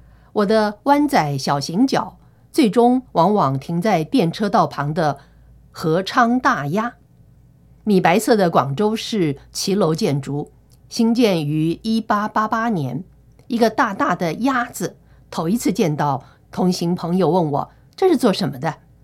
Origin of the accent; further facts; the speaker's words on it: Taiwan; 听见我是台湾来的，便迫不及待与我分享前阵子去台湾游历的经验